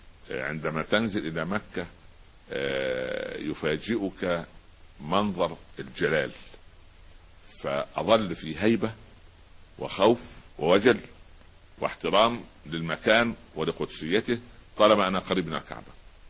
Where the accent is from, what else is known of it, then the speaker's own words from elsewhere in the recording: Tala, Minya Governorate, Egypt; اشعر انني اعيش في قريه تله في المنيا، كان ما خرجت من قريتي.